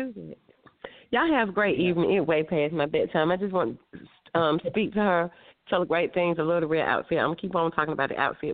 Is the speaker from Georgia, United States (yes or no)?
yes; Atlanta, Georgia, United States; It reminded me of my childhood in Cascade up in Atlanta.